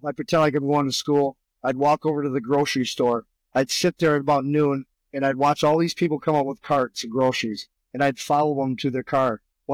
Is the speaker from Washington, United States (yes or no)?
no; Wisconsin, United States; born there; So, I was born up here in Wisconsin. My dad was in the military.